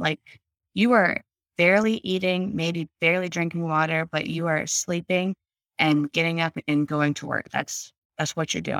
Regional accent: Pennsylvania, United States; I'm from a rural area in Pennsylvania we're smack in the middle. We're 3 hours from Pittsburgh and 3.5 hours to Philadelphia, and 3 hours to Baltimore. So like, there's nothing around us.

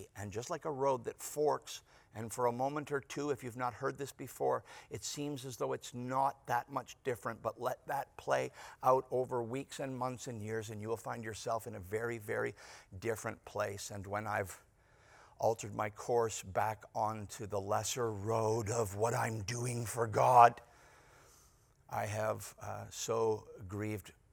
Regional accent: Chicago, Illinois, United States; I'm from Chicago. We don't think your buildings are all that impressive, but your beaches are.

